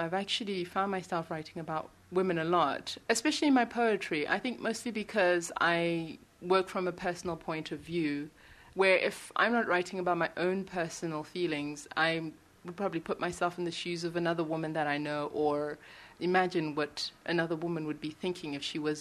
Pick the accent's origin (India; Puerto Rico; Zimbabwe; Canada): Zimbabwe; I'm a writer from Zimbabwe.